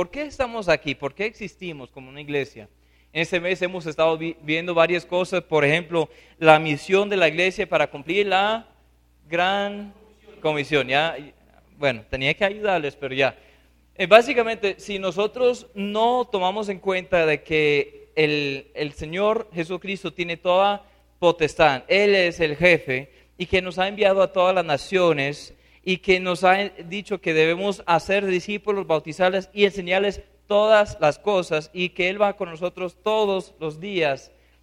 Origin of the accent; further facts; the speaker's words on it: United States; Spanish is a second language; eso a veces pasa porque sigo siendo gringo.